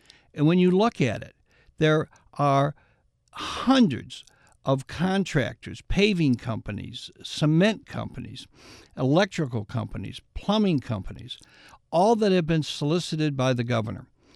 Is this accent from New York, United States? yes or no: yes; Canandaigua, New York, United States; Among my friends, and you know, I'm from Canandaigua, New York. I'm a business guy.